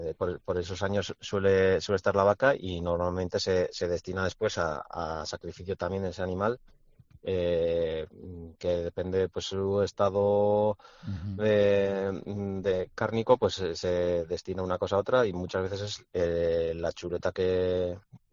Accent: Izal, Navarre, Spain; desde el valle, desde Izal, que es mi pueblo, hasta el Pico de Hori, la Selva de Irati.

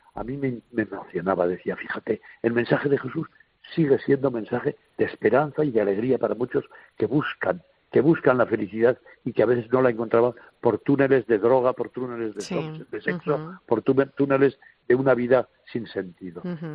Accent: Spain; escuchar a los de que somos de España

